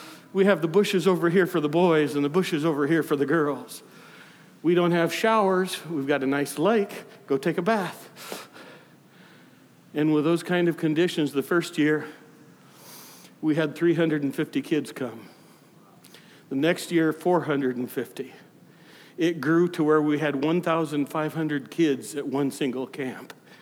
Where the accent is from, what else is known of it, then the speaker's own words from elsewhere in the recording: United States; I, as an American, you can't go into another person's country and say, this is the way you should do things.